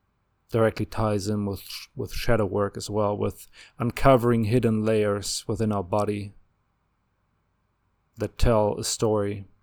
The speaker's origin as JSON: {"language": "English", "country": "Germany", "tie": "born or raised there", "moved": "yes", "lives_now": "United States", "said": "I live in the US, so the US epitomizes this. I grew up in Germany, another country that epitomizes this."}